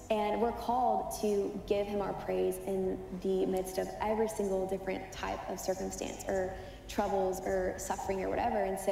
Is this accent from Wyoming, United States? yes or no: no; Lexington, Kentucky, United States; I grew up in Lexington, Kentucky, and I grew up in church, and I had an incredible Christian family